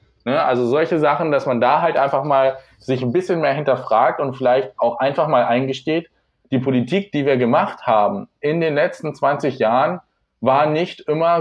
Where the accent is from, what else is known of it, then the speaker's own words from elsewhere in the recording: Lower Saxony, Germany; Also ich komme aus einem kleinen Dorf in der Nähe von Hildesheim, also so 15 Kilometer südlich. Ich bin jetzt für die Ausbildung hergezogen, weil ich es halt nicht einsehe, jeden Tag eine halbe Stunde zur Arbeit hin und zurück zu fahren. Deswegen bin ich jetzt nach Hildesheim gezogen.